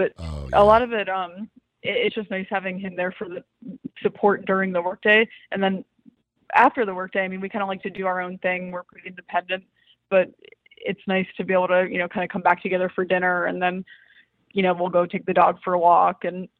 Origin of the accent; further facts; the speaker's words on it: Ohio, United States; now in Boston, United States; I'm from Ohio, but I'm living in Boston.